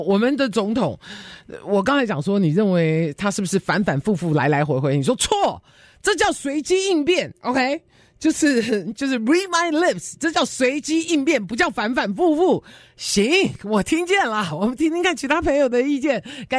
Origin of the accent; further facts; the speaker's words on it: United States; 我们美国人看的是一个结果论